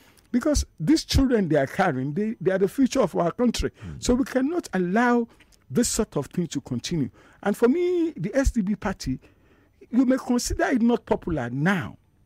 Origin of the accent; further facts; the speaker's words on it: Lagos Island, Lagos, Nigeria; family, they are also from Lagos Island. And that means father, mother, both ways. I'm a proud indigene of Lagos State.